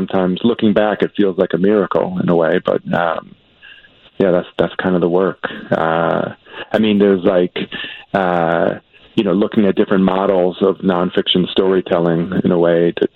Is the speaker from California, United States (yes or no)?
no; Chicago, Illinois, United States; And I'm a Chicagoan. I was born here. I moved away for some of my working life, but I moved back about 5 or so years ago. So born and raised.